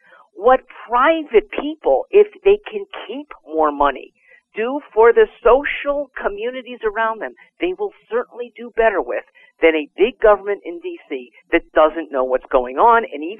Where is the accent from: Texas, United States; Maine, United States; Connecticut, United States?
Connecticut, United States; I'm from Connecticut, and Connecticut is one of those badly performing states.